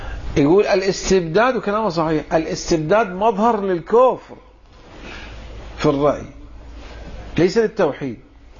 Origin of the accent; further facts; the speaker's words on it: Iran; الثورة الدستورية عندنا في إيران في الحقيقة ماذا كانت تطالب بماذا؟